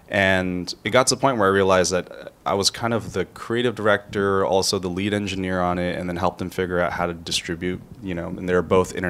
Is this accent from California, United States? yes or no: yes; California, United States; So I grew up in California in a pretty small college town.